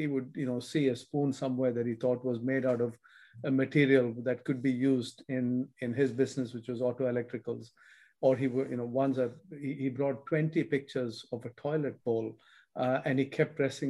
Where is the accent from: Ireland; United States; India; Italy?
India; I think at that stage in my late teens, I used to listen to a lot of … growing up in India